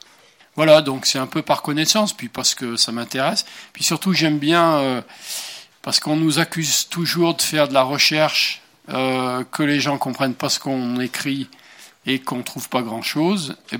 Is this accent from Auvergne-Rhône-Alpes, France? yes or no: yes; Firminy, Auvergne-Rhône-Alpes, France; born there; Je suis né à Firminy et j'enseigne à l'université ici à Saint-Thé, comme on dit.